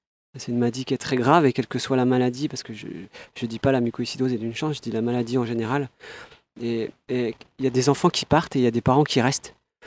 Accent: Besançon, Bourgogne-Franche-Comté, France; Et je me retrouvais à Besançon, là d'où je viens

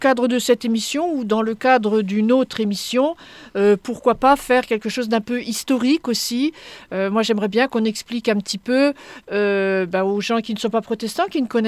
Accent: Grand Est, France; born there; Je suis protestante Cévenol. Je suis née catholique dans la Champagne, mais je suis protestante Cévenol.

